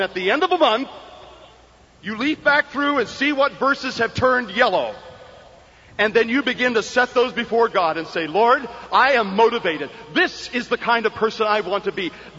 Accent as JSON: {"language": "English", "town": "New York City", "region": "New York", "country": "United States", "said": "I come from New York City."}